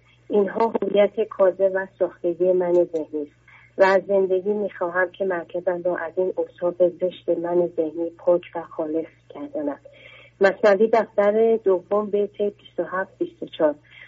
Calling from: Tehran, Tehran Province, Iran; از تهران هستم.

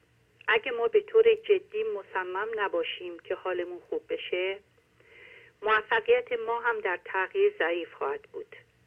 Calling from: Germany; من از آلمان زنگ میزنم.

